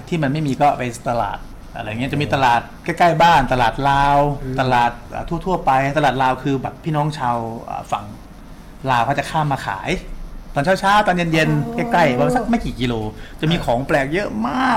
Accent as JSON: {"language": "Thai", "region": "Nakhon Phanom", "country": "Thailand", "tie": "born or raised there", "said": "เกิดมาก็เขาเรียกว่าโตที่นครพนมเลย อยู่ใช้ชีวิตแบบเหมือนเด็กบ้านนอกเด็กต่างจังหวัดอยู่กับแม่กับปู่ย่าตายาย"}